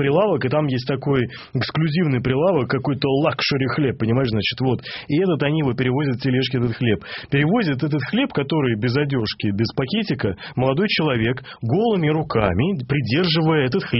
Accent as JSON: {"language": "Russian", "region": "Moscow", "country": "Russia", "said": "Я москвич"}